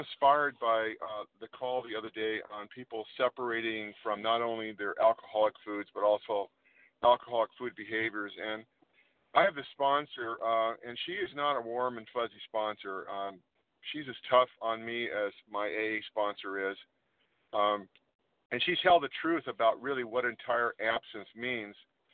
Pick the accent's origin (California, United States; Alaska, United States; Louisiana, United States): California, United States; I'm from Northern California, and thank you, Team Friday.